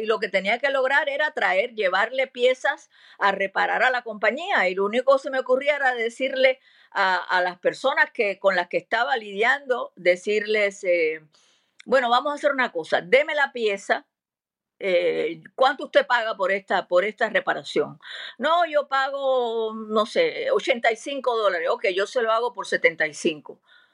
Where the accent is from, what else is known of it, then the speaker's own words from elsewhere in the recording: Cuba; now in United States; yo le dije, mire, yo soy cubana, ¿verdad?